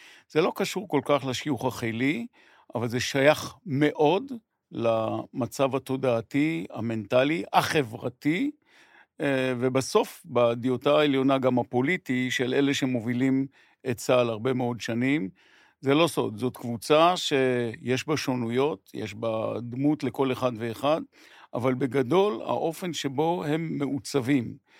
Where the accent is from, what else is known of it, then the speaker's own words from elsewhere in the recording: Ein Gev, Northern District, Israel; בעין גב, כשהייתי נער, עבדו בדייג.